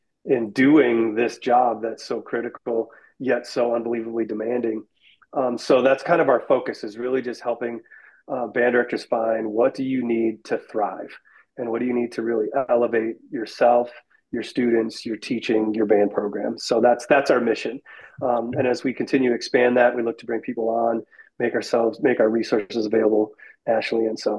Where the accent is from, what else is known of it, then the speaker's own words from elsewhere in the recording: Wisconsin, United States; So I'm originally from Wisconsin, and I did my undergraduate at University of Wisconsin Stevens Point.